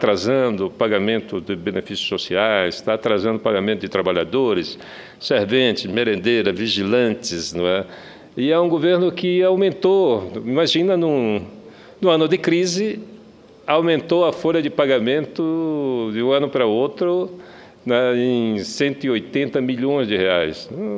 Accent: Macapá, Amapá, Brazil; also born or lived in Marajó; eu morei 2 anos em Moçambique e eu sou de Macapá, eu sou ribeirinho, eu nasci na beira do rio, na ilha do Marajó.

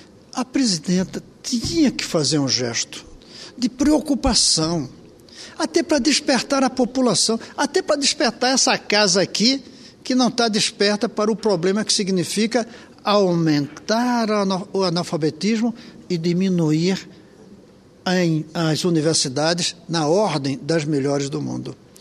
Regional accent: Brazil; Eu fico aqui envergonhado, não só como ser, como brasileiro

